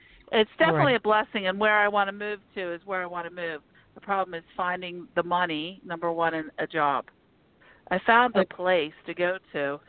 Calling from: Pittsburgh, Pennsylvania, United States; Pittsburgh, Pennsylvania.

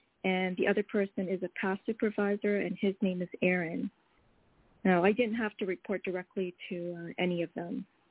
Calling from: Canada; Hi, ladies. … I'm calling from Canada.

